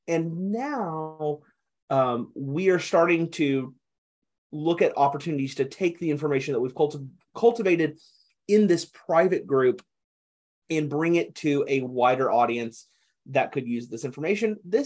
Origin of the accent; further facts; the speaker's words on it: Texas, United States; I grew up in the Texas band system, and I really enjoyed my experiences in high school band.